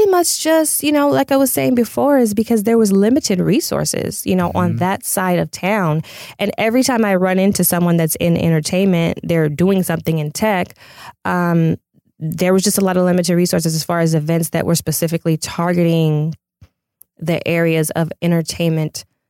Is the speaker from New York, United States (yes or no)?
no; Pasadena, California, United States; Yes, I'm a native of LA County. Probably one of the few unicorns that are here.